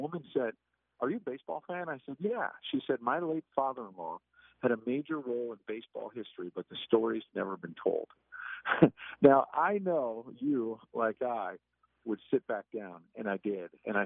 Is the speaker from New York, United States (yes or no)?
yes; New York City, New York, United States; also born or lived in Long Island; growing up in New York City and then Long Island, I thought, what in the world?